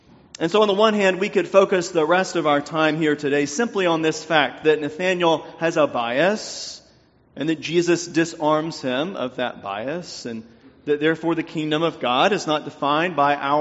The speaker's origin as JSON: {"language": "English", "region": "Louisiana", "country": "United States", "accent": "southern", "said": "Somehow, I lost my southern accent, most of it. And even though I know that consciously people don't mean anything particularly discriminatory when they say, \"You don't sound like you're from Louisiana,\""}